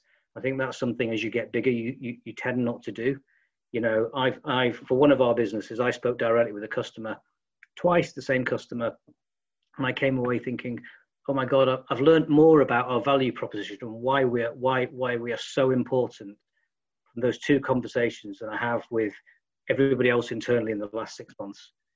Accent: England, United Kingdom; you'd think as an English person that that's a word that the US are familiar with, but they're not.

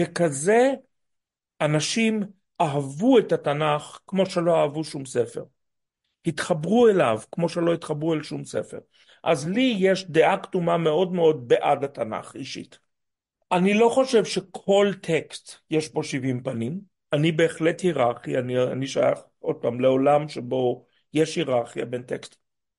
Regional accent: Jerusalem, Jerusalem District, Israel; אני גדלתי בישראל, בירושלים, שבה אנשים דיברו תנ״כית.

